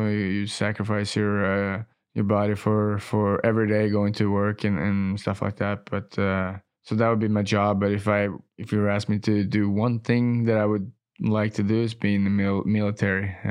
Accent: New York, United States; also born or lived in Dallas; Obviously, I was a young kid growing up in New York. A lot of fun stuff happening for a young kid in New York.

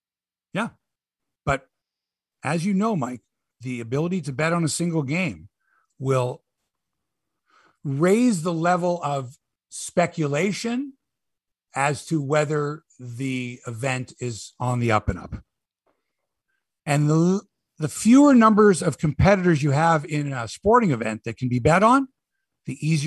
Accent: Canada; I'm Canadian and I'm proud of it.

